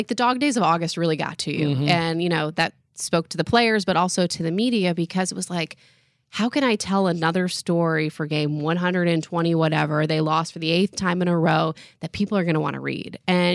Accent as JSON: {"language": "English", "town": "Atlanta", "region": "Georgia", "country": "United States", "said": "I'm from Atlanta. So obviously got to watch a lot of really good baseball in the 1990s, which was kind of my formative years."}